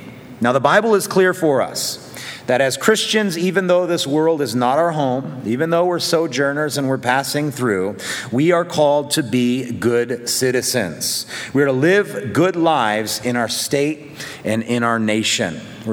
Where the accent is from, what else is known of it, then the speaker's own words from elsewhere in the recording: United States; I don't like to submit because I'm an American and I'm independent.